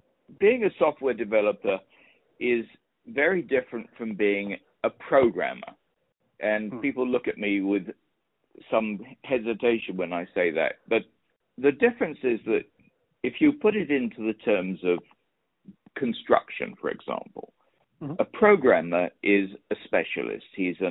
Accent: England, United Kingdom; moved away as an adult; also born or lived in United States; now in Las Vegas, United States; I'm originally from England, but I left England for the first time when I was 20. And since then, I've lived in five other countries, including the U.S., where I've spent 32 years. And within the U.S., I've lived in 8 or 9 different states

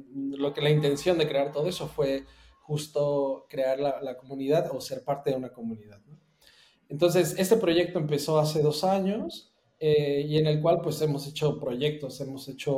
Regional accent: Mexico; now in Germany; yo actualmente, bueno, yo soy mexicano, pero actualmente radico en Alemania

